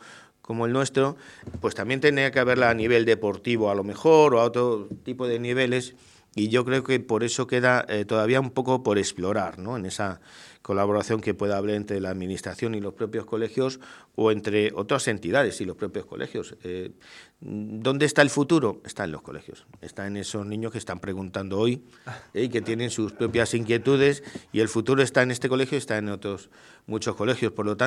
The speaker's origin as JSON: {"language": "Spanish", "town": "Madrid", "region": "Community of Madrid", "country": "Spain", "tie": "born or raised there", "said": "cuando yo era pequeñito, pues yo soy de siempre de Carabanchel, ¿no?"}